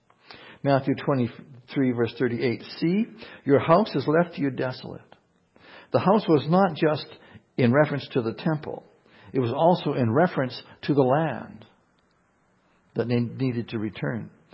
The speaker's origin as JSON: {"language": "English", "country": "Canada", "said": "As a Canadian citizen, I celebrate your right to choose."}